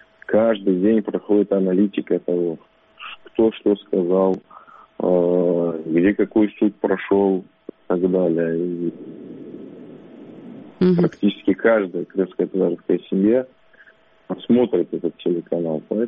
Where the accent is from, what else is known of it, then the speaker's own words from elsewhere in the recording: Crimea, Ukraine; мы, крымские татары